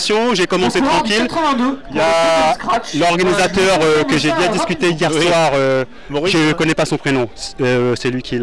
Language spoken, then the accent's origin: French; Poisson, Grand Est, France; Je viens de Haute-Marne, dans un petit village qui est jumelé avec Avril, qui s'appelle Poisson.